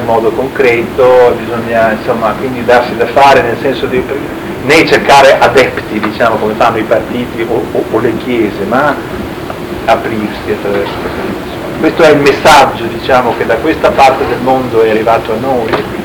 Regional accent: Rome, Lazio, Italy; mi schiamo perché sono di Roma.

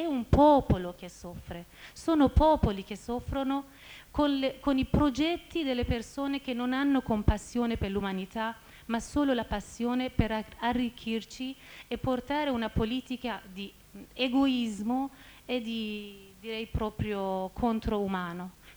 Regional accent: Iran; Italian is a second language; Sono iraniana

